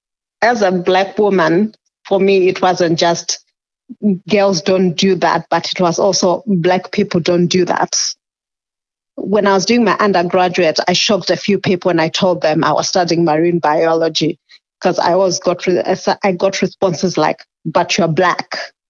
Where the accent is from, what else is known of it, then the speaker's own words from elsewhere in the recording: Zimbabwe; because I grew up in Zimbabwe